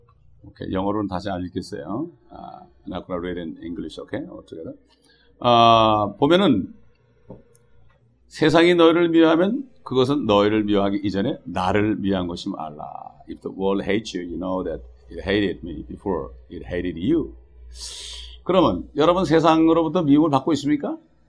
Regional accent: South Korea; 아, 그래도 우리는 한국 사람인데, I just may think, oh, still we're Korean. Even though we're citizens, we're Korean.

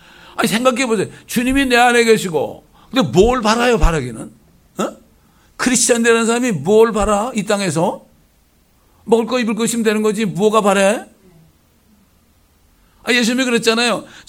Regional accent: South Korea; 그래도 우리 한국 사람들은 어릴 때부터 나도 도덕이 있었다.

